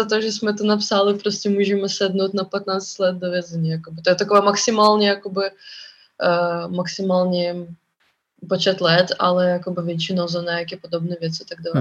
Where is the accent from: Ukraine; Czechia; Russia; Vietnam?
Russia; Czech is a second language; i když jsme z Ruska